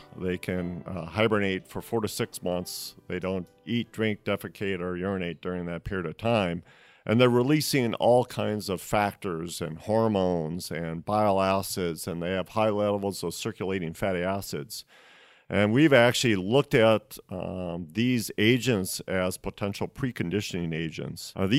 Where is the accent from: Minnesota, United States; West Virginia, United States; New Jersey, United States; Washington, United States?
Minnesota, United States; I'm from Minnesota. I love the outdoors.